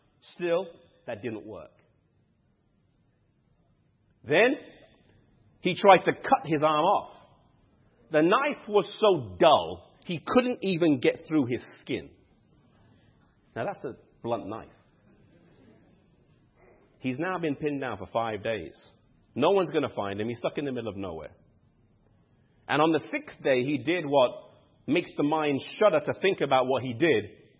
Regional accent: England, United Kingdom; now I'm not the greatest English student, even though I'm from England.

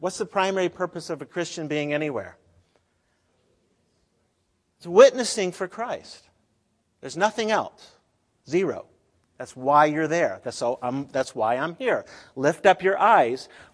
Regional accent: Southeast, United States; I'm from the Southeast. My folks and family live close in Florida.

